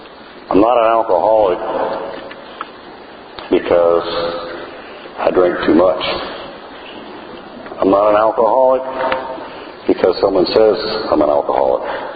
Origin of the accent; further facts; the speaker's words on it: Tampa, Florida, United States; born there; So I was born in Tampa.